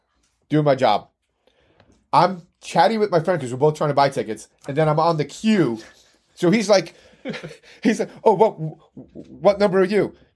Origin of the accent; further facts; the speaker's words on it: Jersey City, New Jersey, United States; And, you know, I'm born and raised in Jersey City.